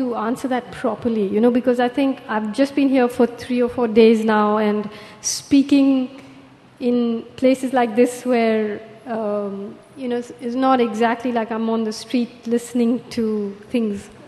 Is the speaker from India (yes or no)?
yes; India; You're an American and I'm an Indian and so-and-so is a Moroccan.